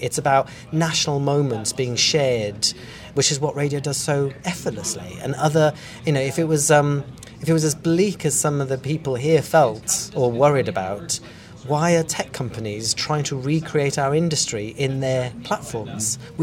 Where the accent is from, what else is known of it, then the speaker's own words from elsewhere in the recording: Aberystwyth, Wales, United Kingdom; You know, I'm from Aberystwyth.